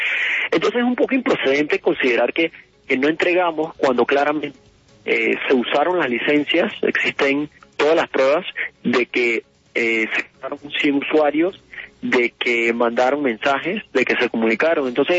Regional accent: Jamaica; ¿Por qué me mandan a Panamá si yo soy jamaicano también?

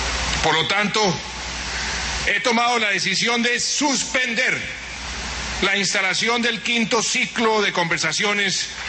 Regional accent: Colombia; como presidente de la República y como colombiano

